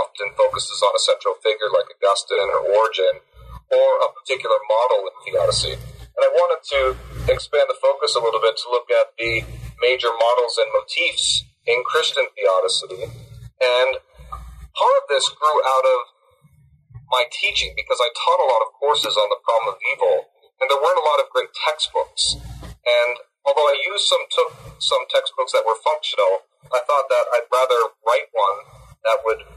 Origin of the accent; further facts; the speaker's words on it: Barrie, Ontario, Canada; because I'm Canadian from Barrie, Ontario.